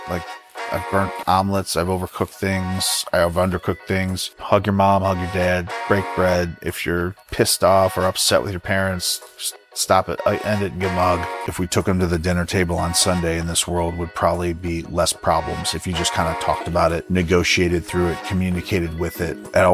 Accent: Cleveland, Ohio, United States; I love my towns. I love Cleveland. It's my hometown. I love Charlotte. It's my second hometown.

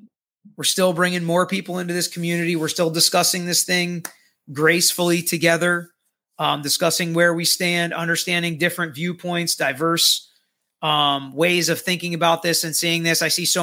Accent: the South, United States; I'm from the South. I handle guns a lot or know my way around hunting and these long guns

